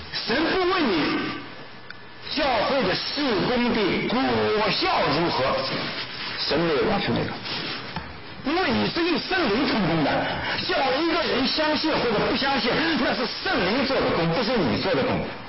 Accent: China; moved away; 这个我们从中国过来的人都知道啊

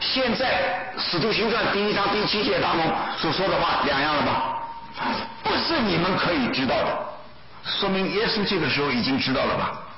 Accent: China; 只不过十几年呢、我们中国人苦难堪吧啊，那一段日子我们永远不会忘记的啊

